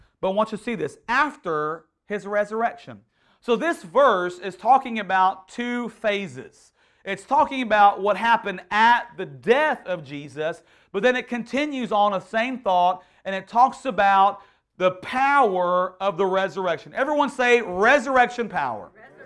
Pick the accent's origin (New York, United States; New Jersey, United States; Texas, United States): Texas, United States; Houston; I grew up in Northwest Houston